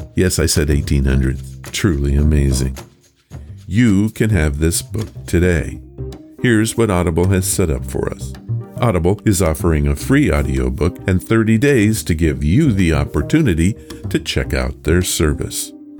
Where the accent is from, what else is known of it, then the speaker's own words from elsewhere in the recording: La Crosse, Wisconsin, United States; I was a freshman in high school in my hometown of La Crosse, Wisconsin.